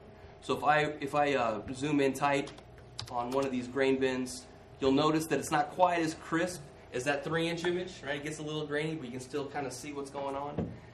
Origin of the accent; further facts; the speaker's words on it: Seward, Nebraska, United States; You know, I grew up in Seward, and I always sort of got it. I could never be Beatrice, maybe because they're shorter people.